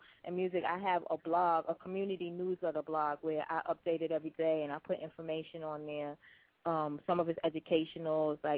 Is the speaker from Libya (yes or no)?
no; Brooklyn, New York, United States; Brooklyn. Brooklyn. All day.